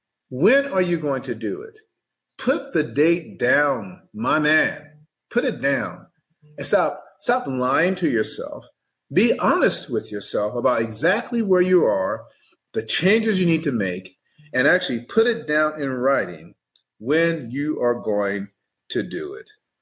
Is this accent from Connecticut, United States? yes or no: no; San Bernardino, California, United States; I grew up extremely poor. I'm the oldest of seven kids. We grew up in San Bernardino in a 600 square foot house.